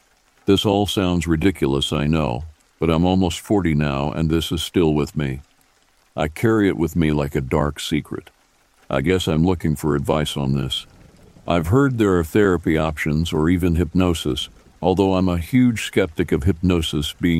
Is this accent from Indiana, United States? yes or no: no; Traverse City, Michigan, United States; I was born in Traverse City, Michigan, and lived there until 1993.